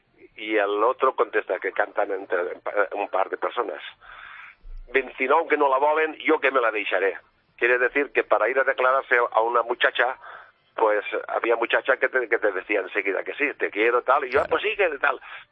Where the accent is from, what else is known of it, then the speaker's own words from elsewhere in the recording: Torrent, Valencian Community, Spain; Soy de Valencia, Torrente de Valencia.